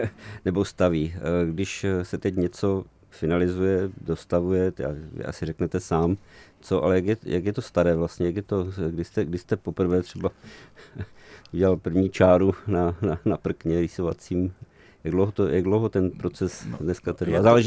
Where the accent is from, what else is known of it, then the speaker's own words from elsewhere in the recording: Ostrava, Moravian-Silesian Region, Czechia; protože já pocházím z Ostravy a mám rád takové to prolínání toho industriálního a nového